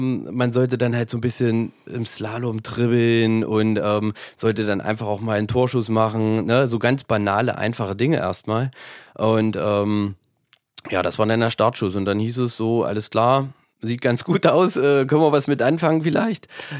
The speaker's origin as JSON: {"language": "German", "town": "Breitenholz", "region": "Thuringia", "country": "Germany", "tie": "born or raised there", "said": "Wir haben schon immer in Breitenholz gewohnt. Meine Eltern haben dort bei meinem Großvater das Haus ausgebaut in den 80er Jahren"}